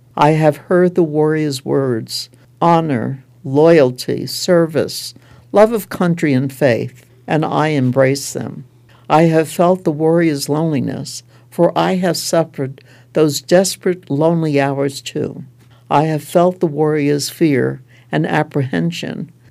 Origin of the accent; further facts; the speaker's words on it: New York City, New York, United States; I'm a girl from Brooklyn, New York.